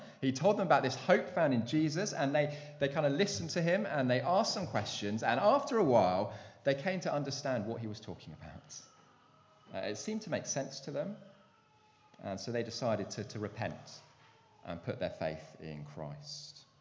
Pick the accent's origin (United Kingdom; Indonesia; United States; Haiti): United Kingdom; Basingstoke, South East England; also born or lived in London; So I grew up in Basingstoke, a pretty glamorous place, but it's been quite a while since I lived there now. I spent my uni days, my 20s in London